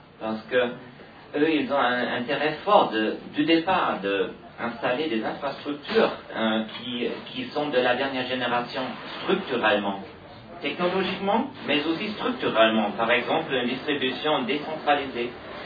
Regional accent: Germany; Moi, je suis allemand

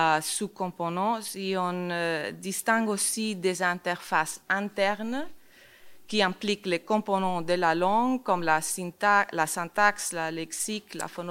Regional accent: Spain; French is a second language; now in Germany; Moi, je suis un peu exotique parce que je viens de l'Espagne. Je travaille en Allemagne

